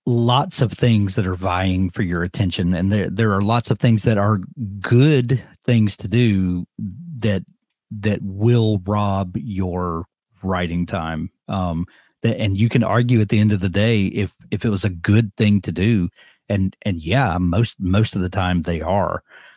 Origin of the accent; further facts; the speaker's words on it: the South, United States; Doug's from Canada and I'm from the South.